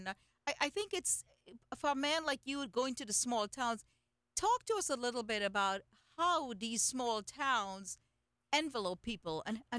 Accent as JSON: {"language": "English", "country": "India", "said": "being an Indian lady in Marion, Indiana, we were treated so wonderfully with a lot of warmth, a lot of love."}